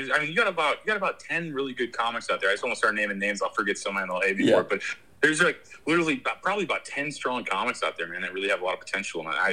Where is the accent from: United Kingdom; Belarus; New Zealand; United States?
United States; Missouri; I told him I was from Missouri